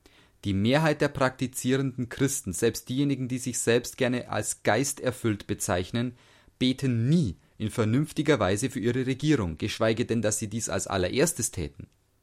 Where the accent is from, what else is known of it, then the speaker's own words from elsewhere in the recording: United Kingdom; German is a second language; Wie ihr wisst, stamme ich aus Großbritannien. 2 Jahre lang lebten meine Frau und ich in der Gegend von Chicago.